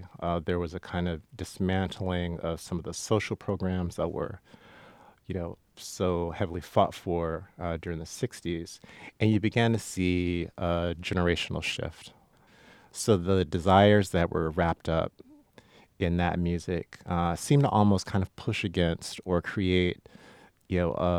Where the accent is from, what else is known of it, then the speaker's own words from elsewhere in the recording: Compton, California, United States; moved away as an adult; So Imperial Liquor, I've lived in Wisconsin now for about 20 years, but I grew up in Compton, California.